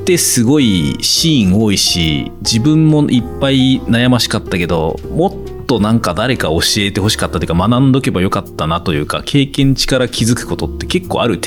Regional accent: Kansai, Japan; 私一応関西人ですけど

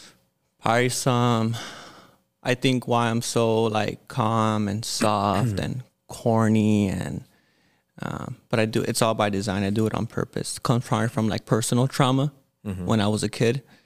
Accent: Pomona, California, United States; I grew up on Holt, pretty primary street of Pomona.

